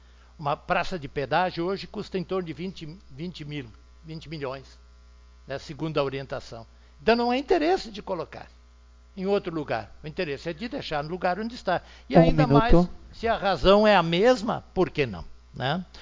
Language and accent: Portuguese; Arroio do Meio, Rio Grande do Sul, Brazil; nós somos de Arroio do Meio, e Arroio do Meio tem que lutar para que Arroio do Meio fique unida